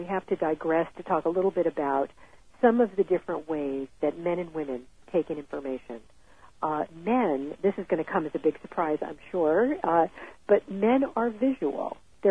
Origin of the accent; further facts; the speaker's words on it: Los Angeles, California, United States; I grew up here in Los Angeles, and I grew up in a very polite family